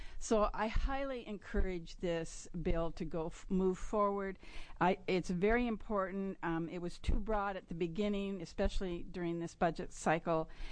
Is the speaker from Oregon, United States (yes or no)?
yes; Gresham, Oregon, United States; I'm from the Gresham area, East Multnomah County.